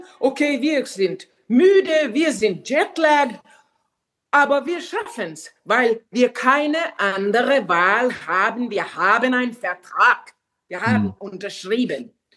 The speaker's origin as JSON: {"language": "German", "country": "Finland", "tie": "born there", "second_language": "German", "said": "Zum Beispiel meine Geburtsland, Finnland, würde keine Opernhaus haben ohne Geld vom Staat"}